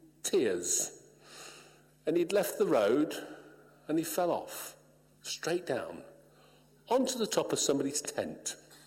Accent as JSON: {"language": "English", "country": "United Kingdom", "said": "I'm British. We don't get emotional, us British."}